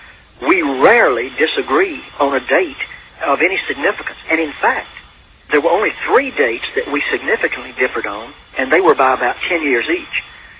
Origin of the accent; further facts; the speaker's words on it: Texas, United States; accent: Texan; Brother Hutchins, I'm a Texan. You know, I talk Texan.